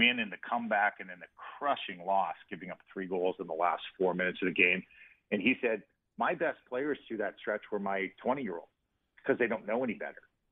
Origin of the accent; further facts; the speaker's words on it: Toronto, Ontario, Canada; when I was growing up in Toronto.